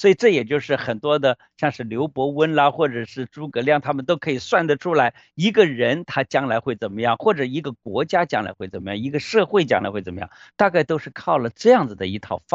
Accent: China; 我们中国人很注重的一个东西就是我们的这个所谓的八字啊，

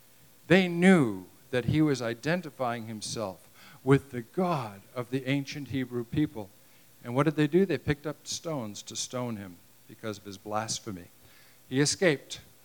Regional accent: Vancouver, British Columbia, Canada; I'm from Vancouver, British Columbia. I know, why would I live here if I'm from there, right? But yeah, I'm from Vancouver, British Columbia

